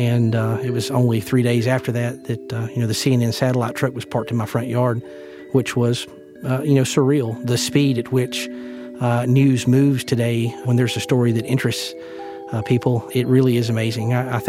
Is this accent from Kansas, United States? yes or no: no; Georgia, United States; I grew up in Northeast Georgia in an area that was very diverse.